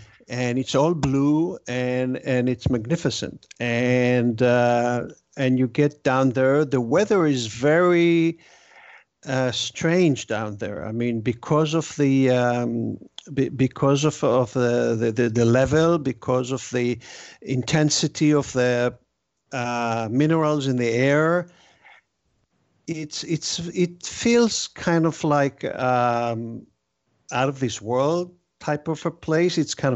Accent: Israel; I was born in Israel. I was raised in Israel. And for me, the Dead Sea was a part of my childhood, of my growing up in Israel.

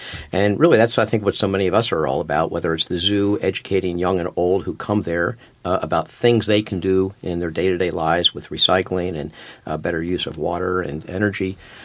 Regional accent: Philadelphia, Pennsylvania, United States; I was a freshman in college, and I grew up in Philadelphia.

